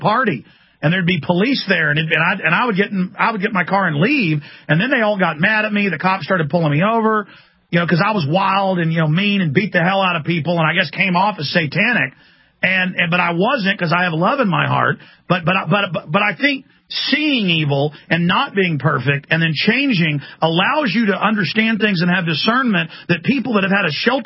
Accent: Dallas, Texas, United States; born or raised there

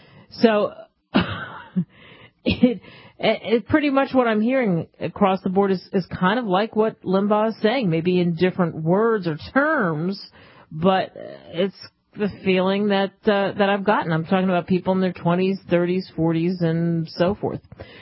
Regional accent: Cherry Hill, New Jersey, United States; there was a rally in Camden, stone's throw away from where I grew up in Cherry Hill, and there was 7,000 people there

